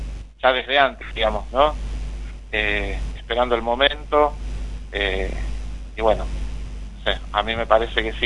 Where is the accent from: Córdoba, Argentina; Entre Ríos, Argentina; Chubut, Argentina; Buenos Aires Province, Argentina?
Buenos Aires Province, Argentina; Lomas de Zamora; now in Chascomús, Argentina; yo estoy acá en Chascomús hace 10 años, que vine, yo soy de Lomas de Zamora.